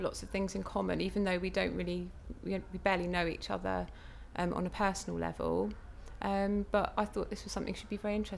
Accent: Reigate, South East England, United Kingdom; I'm 37 years old, and I'm from Reigate in Surrey.

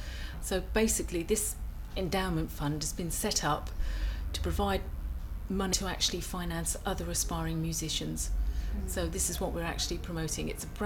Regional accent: Waltham Cross, East of England, United Kingdom; I was born on 23rd of October 1963, which makes me 45, and I come from Waltham Cross in Hertfordshire.

